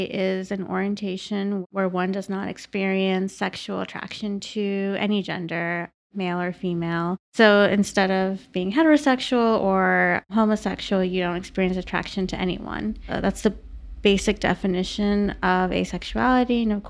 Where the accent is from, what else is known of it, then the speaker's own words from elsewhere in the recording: Connecticut, United States; And I grew up in Connecticut, and I, you know, came from a progressive town.